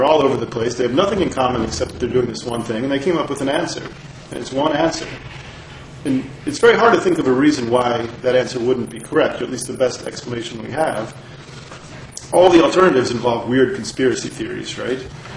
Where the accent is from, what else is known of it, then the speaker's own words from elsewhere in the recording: United States; but I'm an American, so I can say.